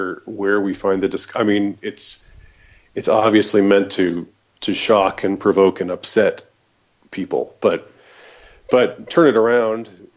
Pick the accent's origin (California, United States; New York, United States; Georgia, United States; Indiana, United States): Georgia, United States; Atlanta; now in Savannah, United States; I live in Georgia. I grew up in Atlanta. I live in Savannah now.